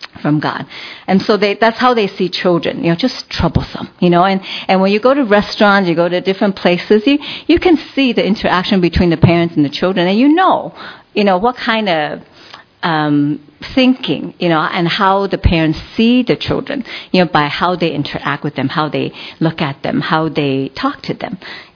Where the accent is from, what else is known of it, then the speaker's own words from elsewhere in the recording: Taiwan; English is a second language; I think when I was growing up in Taiwan